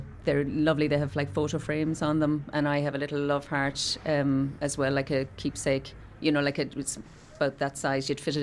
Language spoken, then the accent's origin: English; Claremorris, Connacht, Ireland; I'm from Clamorris.